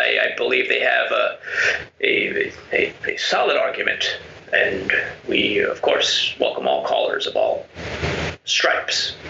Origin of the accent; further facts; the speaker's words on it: Long Island, New York, United States; So you had the guest on earlier talking about some of the legends of where people grew up, and I grew up on Long Island.